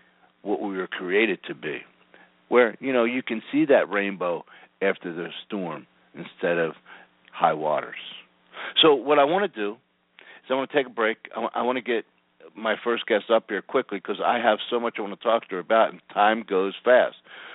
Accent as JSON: {"language": "English", "town": "Philadelphia", "region": "Pennsylvania", "country": "United States", "tie": "born or raised there", "also_born_or_lived": "Las Vegas", "said": "and I grew up in Philadelphia area, which is over the bridge from New Jersey, and I also lived in Las Vegas 20 years ago, for 20 years, from 1980 to 2000"}